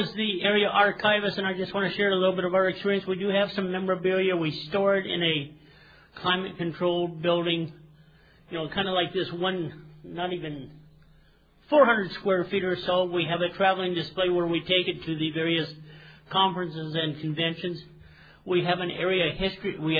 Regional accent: Vancouver, Washington, United States; I'm an alcoholic from Vancouver, Washington.

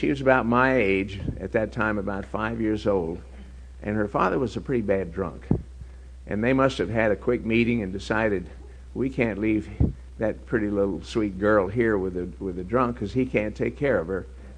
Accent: Texas, United States; born there; also born or lived in Los Angeles, United States; I was born in Texas, and my dad was in the oil business, and mother said we chased wildcats all over the country, and when I was a baby, we moved to Los Angeles, and I started school out there.

